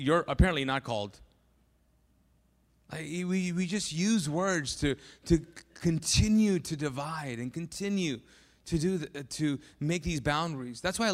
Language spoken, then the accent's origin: English; Pakistan; first language Urdu; English is a second language; Well, I think part of it was because he's Pakistani and I'm Pakistani.